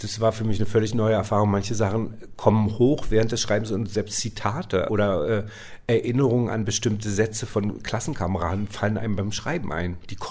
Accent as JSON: {"language": "German", "region": "Berlin", "country": "Germany", "tie": "born or raised there", "also_born_or_lived": "Falkensee", "said": "ich bin in Berlin-Mitte dann groß geworden. Wir sind vom Falkensee nach Berlin-Mitte gezogen, direkt an die Mauer. Ich wohnte dann neben Checkpoint Charlie. Eigentlich bin ich so ein Mauerkind."}